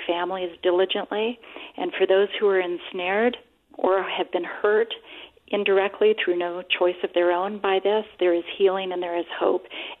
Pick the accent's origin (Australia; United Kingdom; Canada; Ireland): Canada; now in United States; I'm originally from Canada and did clinical work in Canada and then came to the States for my graduate work.